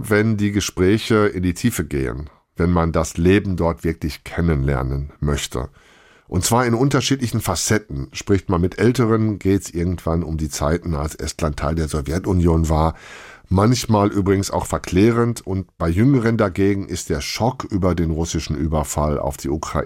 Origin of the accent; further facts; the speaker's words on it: West Germany, Germany; Mich erinnert das so ein bisschen an meine erste Reise als Westdeutscher in die damalige DDR, später heute die neuen Bundesländer.